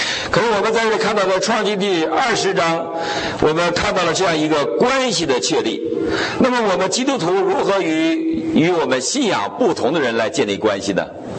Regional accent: China

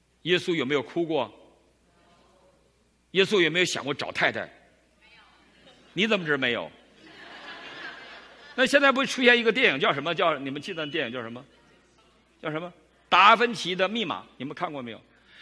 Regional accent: China; 用我们大陆人比较了解的语言来说的啊

